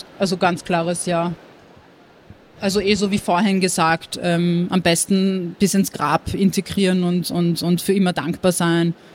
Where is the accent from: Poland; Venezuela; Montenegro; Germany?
Montenegro